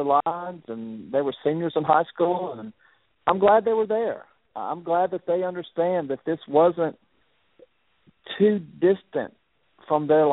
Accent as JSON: {"language": "English", "region": "Alabama", "country": "United States", "tie": "born or raised there", "said": "Well, you know, growing up in Alabama, we're an extremely conservative state, you know, mostly Republicans hold state offices"}